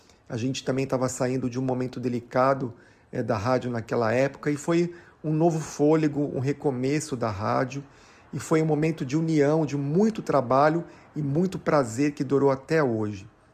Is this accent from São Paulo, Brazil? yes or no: yes; Santos, São Paulo, Brazil; Eu sou de Santos, né?